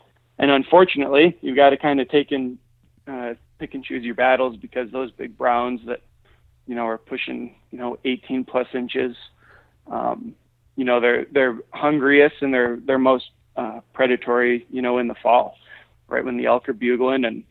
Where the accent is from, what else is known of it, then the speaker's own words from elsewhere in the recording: Michigan, United States; And, and growing up in Michigan, we had, rough grouse and woodcock were the main upland birds.